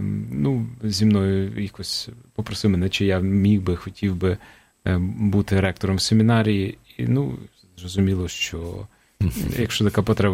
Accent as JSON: {"language": "Ukrainian", "town": "Ternopil", "region": "Ternopil Oblast", "country": "Ukraine", "tie": "born there", "said": "Я народився в Тернополі."}